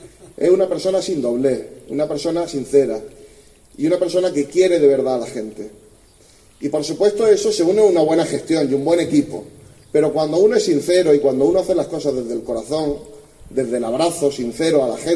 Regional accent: Andalusia, Spain; Nosotros somos profundamente almerienses, pero sobre todo somos profundamente españoles.

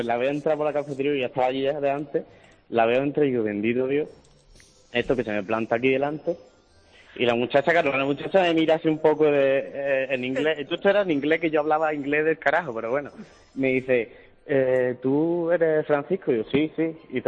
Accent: Spain; now in Sweden; yo soy español en Suecia

